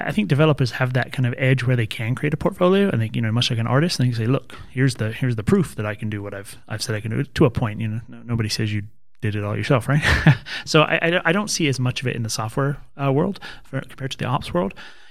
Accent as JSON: {"language": "English", "region": "London", "country": "United Kingdom", "tie": "born or raised there", "said": "growing up in London in the 90s"}